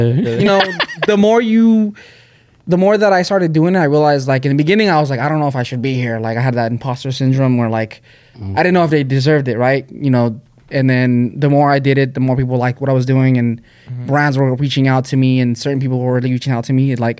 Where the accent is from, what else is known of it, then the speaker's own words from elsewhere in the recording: Fresno, California, United States; moved away; and I'm originally from Fresno. So, like, not Fresno, but like in that central California area.